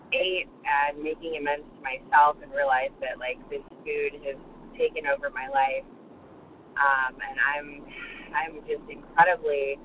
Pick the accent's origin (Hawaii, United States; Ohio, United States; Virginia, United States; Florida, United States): Florida, United States; Thank you so much. I'm from Florida.